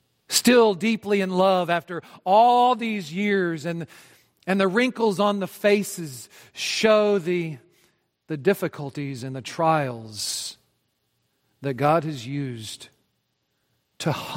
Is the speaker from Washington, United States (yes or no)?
no; Britt, Iowa, United States; born there; I was born in Northwest Iowa, the booming metropolis of Brit, population 396.